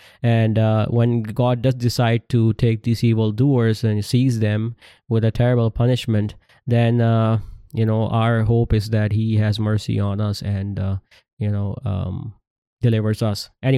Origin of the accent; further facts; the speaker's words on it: Karachi, Sindh, Pakistan; I'm from Pakistan, and the government, who can't even do the job of picking up the garbage in Karachi, which is where I was born and raised. It's a big metropolitan city